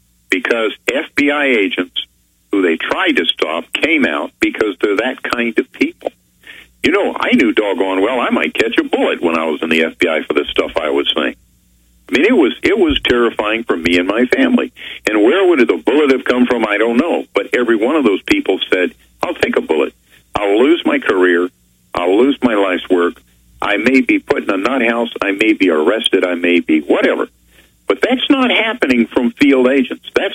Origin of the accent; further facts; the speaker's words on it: United States; Now, first of all, I'm an American citizen. You know, the way I say it is I am an American.